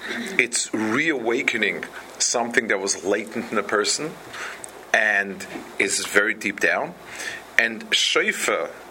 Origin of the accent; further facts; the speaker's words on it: Lakewood, New Jersey, United States; when I was growing up in Lakewood, there were maybe about 100 people.